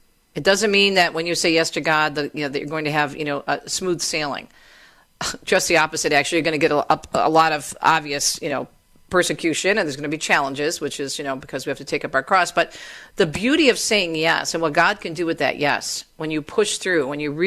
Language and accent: English; Michigan, United States; Great to be with you back from my home state of Michigan, the Great Lakes State, returning last night from Florida.